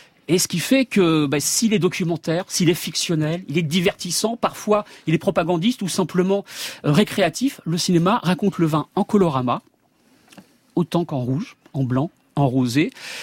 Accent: Normandy, France; en tant que Normand, c'était un peu trop facile, le cidre et le Calvados.

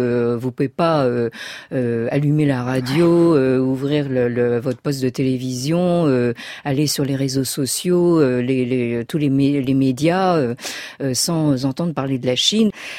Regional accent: France; born there; je suis née dans la France de l'après-guerre et dans la France de la décolonisation.

